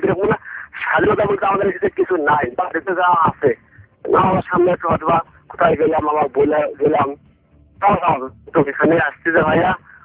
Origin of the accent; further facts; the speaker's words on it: Chittagong, Chittagong Division, Bangladesh; আমি আমাদের দেশের আমার দেশের বাড়ি থাকি চট্টগ্রাম থাকি, প্রায় 14 বছর থেকে আর কি।